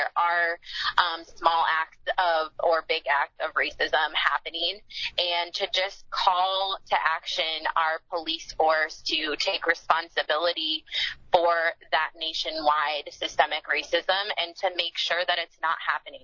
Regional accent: Sherrard, Illinois, United States; I identify as a woman of color. I grew up in Sherrard amongst mostly white students

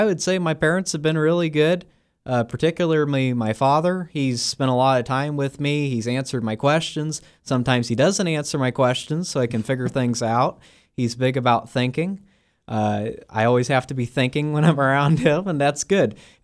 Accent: Illinois, United States; I'm from Mercer County, Illinois.

